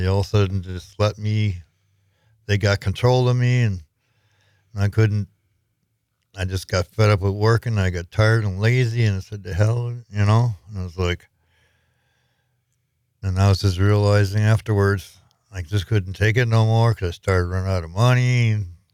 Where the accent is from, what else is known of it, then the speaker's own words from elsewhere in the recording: Green Bay, Wisconsin, United States; Yes, I'm originally from Green Bay. I've lived here almost all my life.